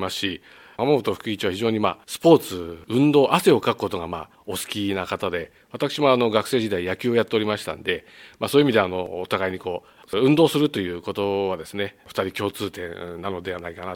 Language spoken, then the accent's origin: Japanese; Chigasaki, Kanagawa, Japan; 私は、もともと茅ヶ崎の出身でございまして、実家も今、茅ヶ崎にあって、まあ、小中と茅ヶ崎の学校を卒業して、私は茅ヶ崎市立西浜中学校の卒業なんですが